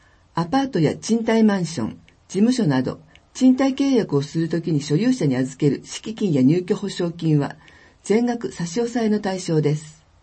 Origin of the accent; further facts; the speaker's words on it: New Zealand; Japanese is a second language; 今回も私の出身国、ニュージーランドの文化を紹介します。